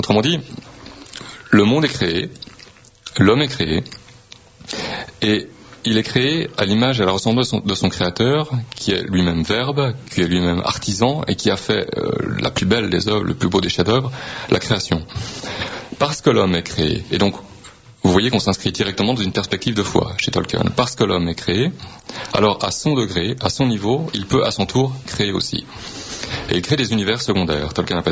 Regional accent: Geneva, Switzerland; je suis Genevois et je vous dis ça avec mon accent vaudois

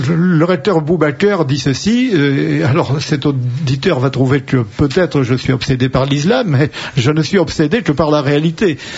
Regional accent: France; en tant que chrétien, je dirais ceci, c'est que, et en tant que français

